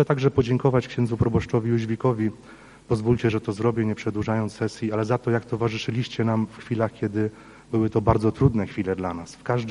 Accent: Podlaskie Voivodeship, Poland; Ja mam całe serce z Podlasia. Mój tata pochodzi z małej wsi Mień, tutaj niedaleko Was, 5 kilometrów od Brańska, 12 od Chodyszewa. Całe dzieciństwo spędziłem w tych terenach

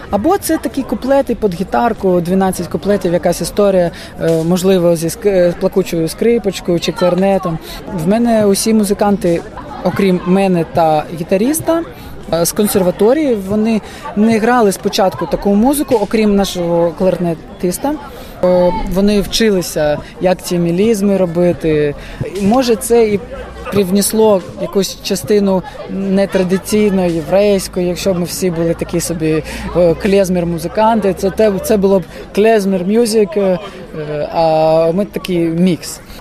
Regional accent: Odesa, Odesa Oblast, Ukraine; А я пацан з Одеси, я родом з Молдаванки

